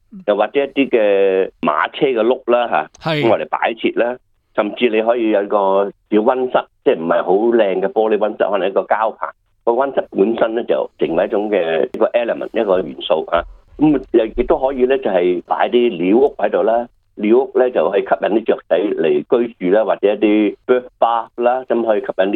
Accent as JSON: {"language": "Cantonese", "country": "China"}